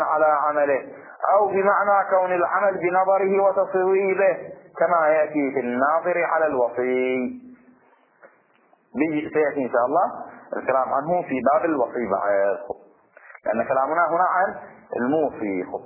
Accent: Abu Saiba, Bahrain; ودفن في قريتنا قرية أبو صيدا، ولا زال قبره موجود

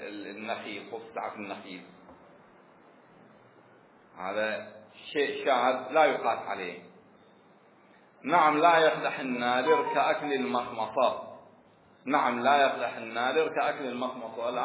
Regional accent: Bahrain; عندنا في البحرين يسميه حيج،

